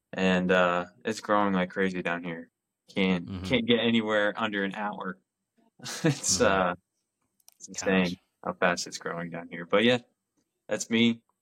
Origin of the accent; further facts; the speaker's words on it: Connecticut, United States; moved away as an adult; I'm originally from Connecticut, but mm-hmm. I live in Central Florida. I lived here for about over 10 years now at this point. Yeah, 2012 is when I moved down here.